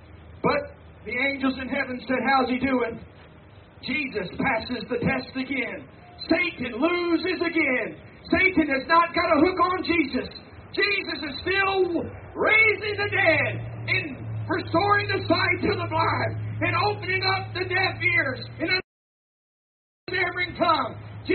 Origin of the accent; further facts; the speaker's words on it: LaGrange, United States; I have another relative that's the chief of police in the city of LaGrange, my hometown.